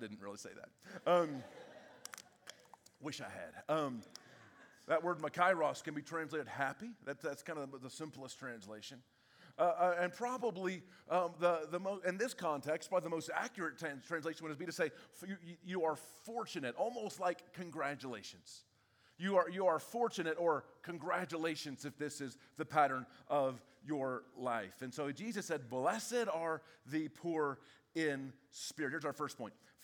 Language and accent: English; the South, United States; Now, growing up in the South, you know, we talked about blessing.